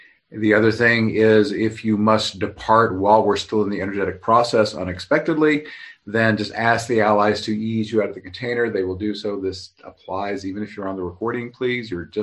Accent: Oklahoma, United States; Wonker jawed is a word I learned growing up in Oklahoma.

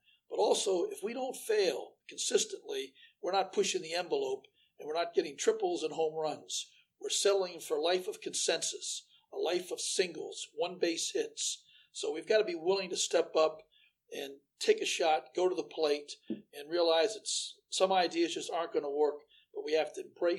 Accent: Pennsylvania, United States; also born or lived in Maryland; I was born in Maryland, but we grew up in Pennsylvania at a farm just over the Maryland border. In Adams County

